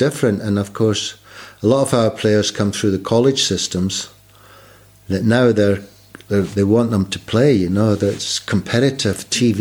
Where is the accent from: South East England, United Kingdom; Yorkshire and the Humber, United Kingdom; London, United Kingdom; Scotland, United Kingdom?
Scotland, United Kingdom; Although I come from Scotland, I didn't come from seaside Scotland.